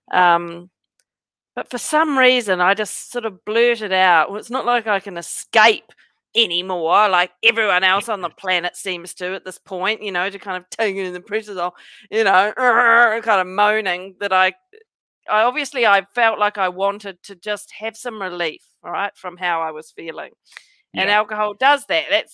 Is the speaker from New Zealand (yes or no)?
yes; Christchurch, Canterbury, New Zealand; My first drink, so we're both from Christchurch, right?